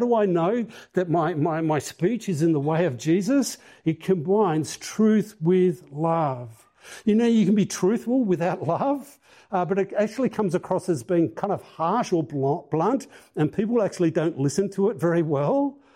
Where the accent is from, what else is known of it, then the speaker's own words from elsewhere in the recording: Tasmania, Australia; I grew up in Tasmania